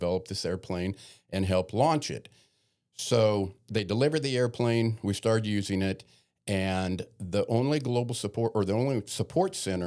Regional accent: Oregon, United States; I'm originally from Oregon.

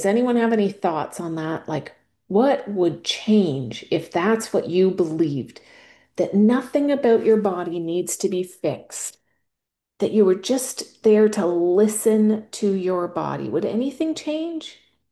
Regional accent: Canada; As you may or may not know, I am from Canada.

